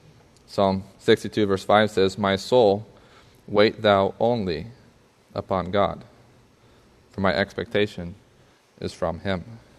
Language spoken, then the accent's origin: English; Suriname; When we grew up in Suriname